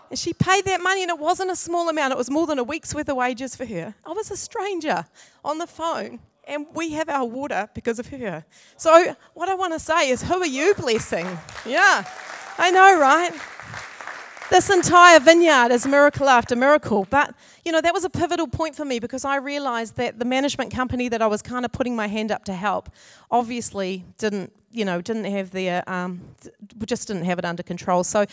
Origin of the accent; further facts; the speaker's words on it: Auckland, New Zealand; So I said, I'm from Auckland, and apparently around here somewhere we own a vineyard.